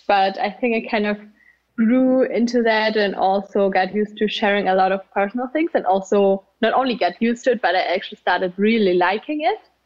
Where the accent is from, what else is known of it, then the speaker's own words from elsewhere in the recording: Germany; also born or lived in Ukraine; So I was born in Ukraine, actually. So Eastern Europe, but I moved to Germany when I was like in the age of 7. So I would consider this definitely my home, but yeah, I have some different roots.